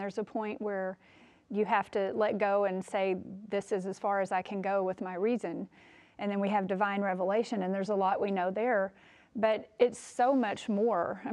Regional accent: Texas, United States; I grew up Baptist in Texas, but these kind of things weren't taught.

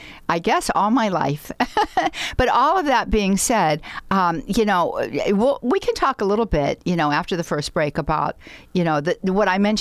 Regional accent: Pittsburgh, Pennsylvania, United States; I always have to spell that because I'm from Pittsburgh

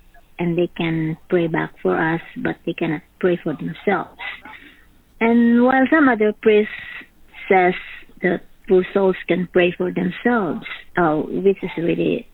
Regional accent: New York City, New York, United States; I'm from New York City.

